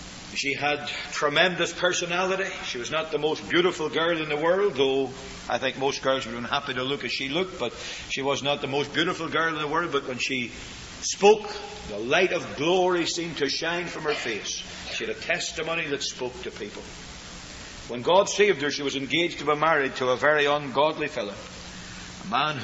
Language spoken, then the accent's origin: English; Belfast, Northern Ireland, United Kingdom; I remember a young woman in the little church I grew up in Belfast.